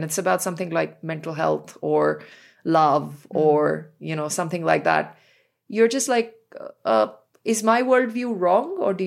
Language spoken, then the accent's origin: English; New Delhi, Delhi, India; For me, it was growing up in New Delhi.